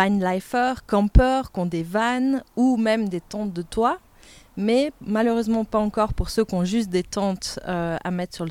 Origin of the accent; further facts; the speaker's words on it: Valais, Switzerland; also born or lived in Zurich; je viens du Valais.